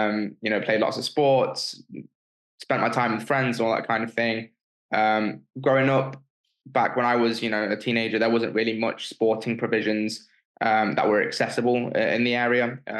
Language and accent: English; Nottingham, East Midlands, United Kingdom; I'm from Nottingham, born and raised here in the city.